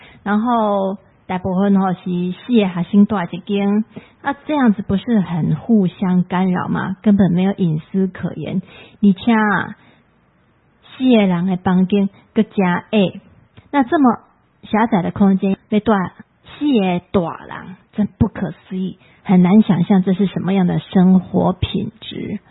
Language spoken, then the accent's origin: Chinese; Taiwan